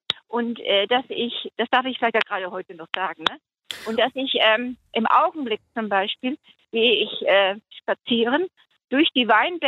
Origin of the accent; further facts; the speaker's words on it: Germany; wie Sie vielleicht hören können, bin ich Deutsche.